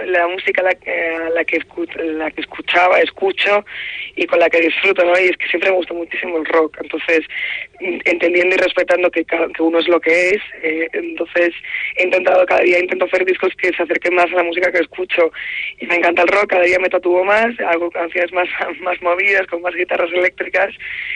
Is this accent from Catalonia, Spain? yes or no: no; Córdoba, Andalusia, Spain; yo soy andaluza, soy de Córdoba